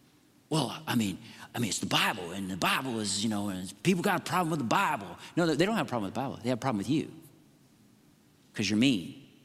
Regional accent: the South, United States; born there; And I can say this because I was born in the South, okay?

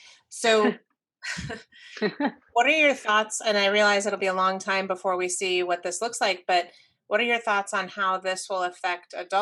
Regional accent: Maryland, United States; I would really like to have a crab again because I am from Maryland and I miss it.

